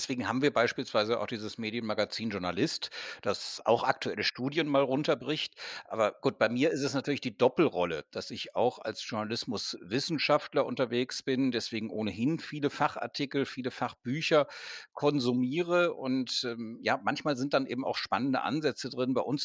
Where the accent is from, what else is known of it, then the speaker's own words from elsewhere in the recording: Cologne, North Rhine-Westphalia, Germany; Ich komme aus Köln. Wir haben beispielsweise den Kölnberg, wir haben Chorweiler und viele andere Bereiche